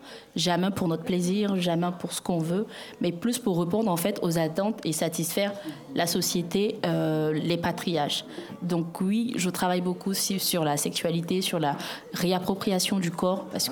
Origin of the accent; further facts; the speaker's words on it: Côte d’Ivoire; now in France; Je suis née, j'ai grandi en Côte d'Ivoire avant de m'installer en France.